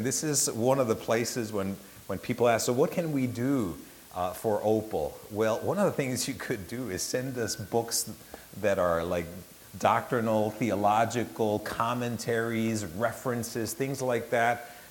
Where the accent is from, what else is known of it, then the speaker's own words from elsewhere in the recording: Mexico; English is a second language; And so I grew up and was born and grew up in Mexico.